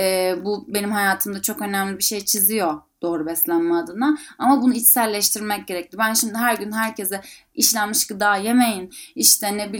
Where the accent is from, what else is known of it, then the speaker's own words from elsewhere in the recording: Bodrum, Muğla, Turkey; Mesela ben Bodrum'da büyüdüm ve büyüdüğümüz zaman bahçemizde mandalina ağaçları vardı.